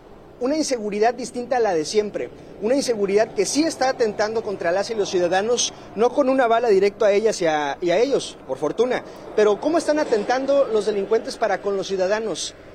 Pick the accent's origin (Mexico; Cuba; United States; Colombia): Mexico; Sinaloa; lo siguiente lo digo como sinaloense, porque soy sinaloense